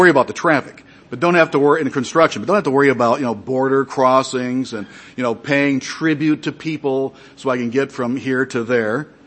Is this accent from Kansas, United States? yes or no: no; Michigan, United States; He said, where are you from? I said, well, I'm from Michigan.